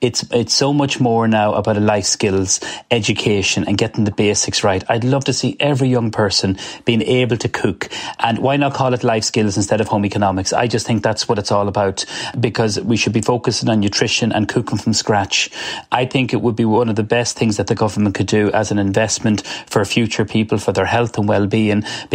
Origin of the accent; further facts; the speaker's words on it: Ireland; to me, I am an Irish man, and I've cooked over in America.